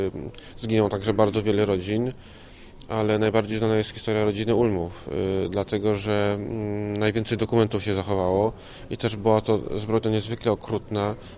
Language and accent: Polish; Markowa, Subcarpathian Voivodeship, Poland; Ja pochodzę z Markowej, jestem krewnym Wiktorii Ulma, to jest siostra mojej babci